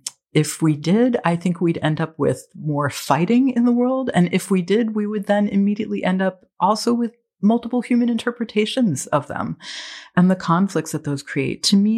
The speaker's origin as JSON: {"language": "English", "town": "Beirut", "region": "Beirut Governorate", "country": "Lebanon", "tie": "born or raised there", "said": "So I grew up in part in Beirut, and I grew up at the beginning of the Civil War."}